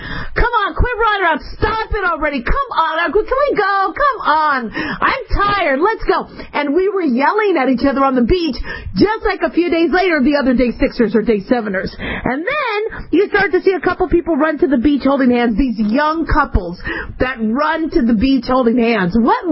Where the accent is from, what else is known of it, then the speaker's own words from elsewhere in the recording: Las Vegas, Nevada, United States; I'm from Vegas. We are the … impersonator capital of the world.